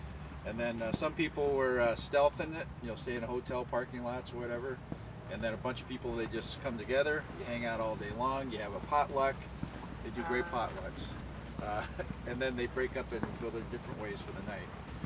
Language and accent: English; Tennessee, United States; You don't have to be from Florida. We're from Tennessee.